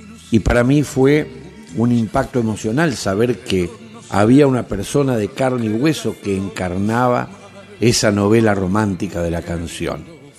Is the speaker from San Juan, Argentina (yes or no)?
no; Paraná, Entre Ríos, Argentina; now in Santa Fe, Argentina; He construido mi vida en Santa Fe. Me siento un santafesino más, pero nací y viví mi infancia en Paraná. Y no olvido mi entrerrianía.